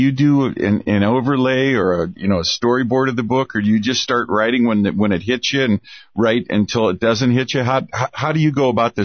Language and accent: English; Missoula, Montana, United States; also born or lived in Great Falls; where I grew up in Missoula in Great Falls, Montana, we used to always say, you're a different person in Missoula than you are in Great Falls.